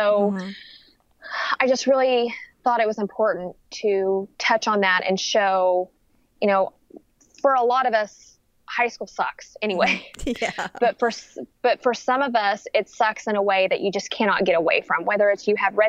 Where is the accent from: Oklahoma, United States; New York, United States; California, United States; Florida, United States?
Oklahoma, United States; And you know, I grew up in Oklahoma